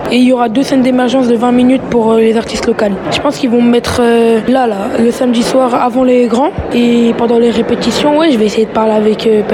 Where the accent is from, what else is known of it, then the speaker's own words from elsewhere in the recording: Villeurbanne, Auvergne-Rhône-Alpes, France; Villeurbanne, c'est ma ville natale, c'est là où j'ai grandi et je la représenterai à vie.